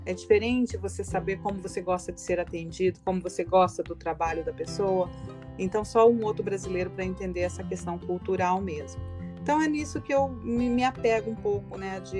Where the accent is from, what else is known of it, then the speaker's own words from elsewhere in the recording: Brazil; now in United States; Eu não quero me desvencilhar ou esquecer que eu sou brasileira, pelo contrário, eu faço questão de ser uma brasileira nos Estados Unidos. Um dia eu já estou no processo de ser cidadã americana, mas eu vou ter sempre o coração verde e amarelo